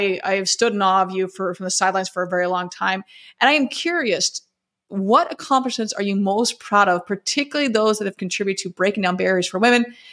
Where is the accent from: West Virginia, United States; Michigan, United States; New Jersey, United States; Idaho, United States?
Idaho, United States; born there; now in Chicago, United States; I live in Chicago and where I was born is in Idaho. So it's a really tiny airport.